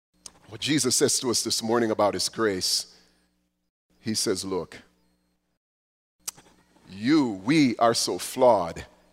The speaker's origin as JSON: {"language": "English", "country": "Jamaica", "tie": "born or raised there", "said": "When I was growing up in Jamaica"}